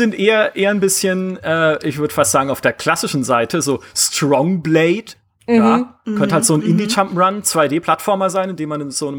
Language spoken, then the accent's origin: German; Baden-Württemberg, Germany; ich bin ja auch in der Nähe der französischen Grenze aufgewachsen